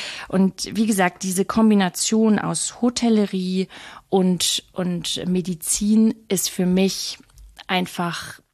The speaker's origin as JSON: {"language": "German", "region": "Lower Saxony", "country": "Germany", "said": "ich bin Niedersächsin, Vollblut-Niedersächsin"}